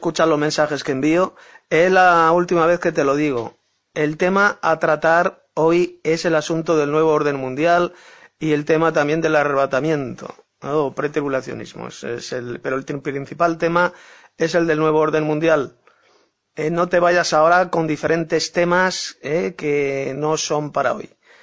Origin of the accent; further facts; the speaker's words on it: Madrid, Community of Madrid, Spain; de Madrid, España.